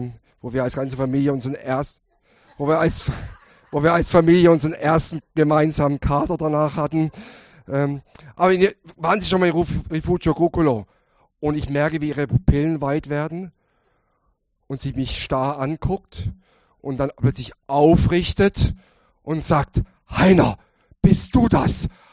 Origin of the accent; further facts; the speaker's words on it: Baden-Württemberg, Germany; accent: southern German; Und seit 28 Jahren in Würzburg. Wir kommen aber, ihr hört das ein bisschen raus, ich habe einen süddeutschen Klang in der Sprache. Wir kommen aus Südbaden, Freiburg, Basel, da unten die Ecke her.